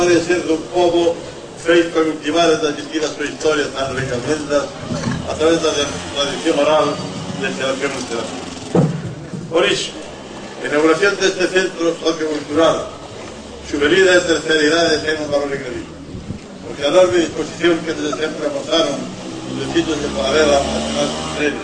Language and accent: Galician; Galicia, Spain; pero especialmente como un galego máis